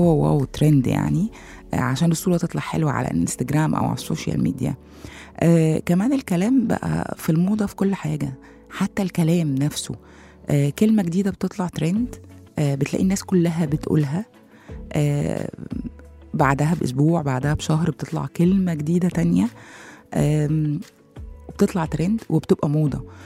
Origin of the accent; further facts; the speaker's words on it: Egypt; الكلمه اللي هي نفسها جديده على الواقع بتاعنا او على مجتمعنا او علينا احنا كمصريين او عرب